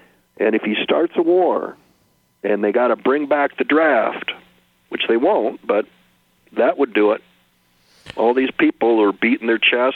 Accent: Michigan, United States; And they all know I'm from Michigan.

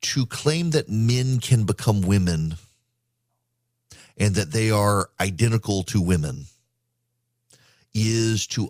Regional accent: Dubai, United Arab Emirates; When I was growing up in Dubai

